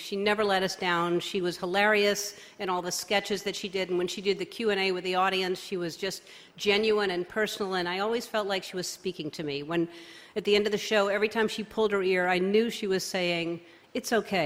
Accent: New Orleans, Louisiana, United States; born there; I was born in New Orleans in 1958, January 26.

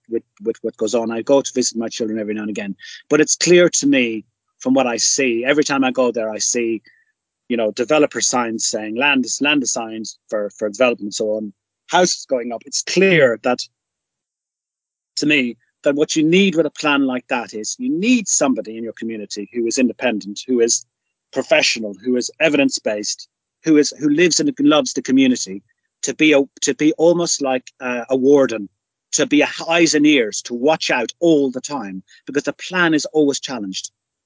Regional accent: Ireland; So I'm Irish from the Republic of Ireland.

